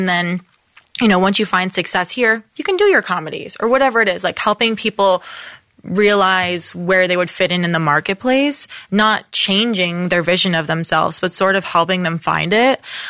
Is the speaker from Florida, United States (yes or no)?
yes; Florida, United States; growing up reading the trades, like I'm from Florida, but I would go to like Books a Million